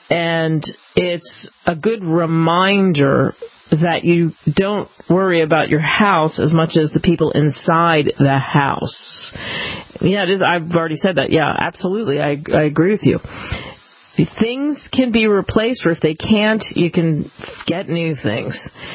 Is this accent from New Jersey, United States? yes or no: yes; New Jersey, United States; born or raised there; also born or lived in New York